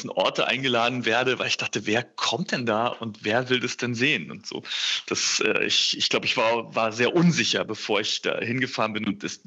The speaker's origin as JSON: {"language": "German", "region": "Berlin", "country": "Germany", "tie": "born or raised there", "said": "ich komme ja aus dem Märkischen Viertel und ist ja im Grunde genommen eine Provinz in Berlin. Also ich bin genauso aufgewachsen wie Leute in der Provinz. Ich komme aus diesem Hochhausghetto."}